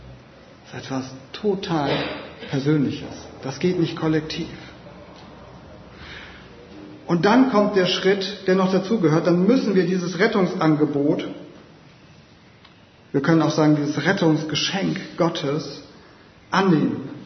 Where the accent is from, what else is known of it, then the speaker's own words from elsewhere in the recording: Northern Germany, Germany; Und ich komme aus Norddeutschland, aber ganz aus dem Westen.